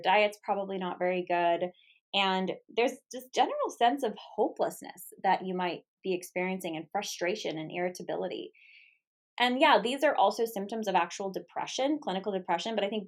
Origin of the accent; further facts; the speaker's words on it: United States; And of course, as an American, I'm frustrated.